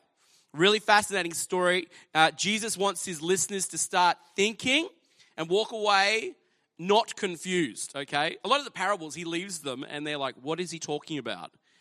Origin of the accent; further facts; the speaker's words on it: Toowoomba, Queensland, Australia; I grew up in Toowoomba